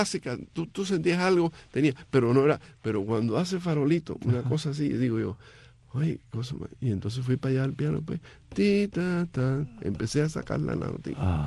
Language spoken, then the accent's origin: Spanish; Cienfuegos, Cuba; Nací en Cienfuegos, me crié siempre en Cienfuegos.